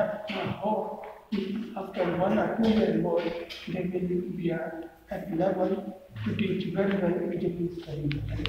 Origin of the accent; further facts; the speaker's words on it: Pakistan; English is a second language; I am from Pakistan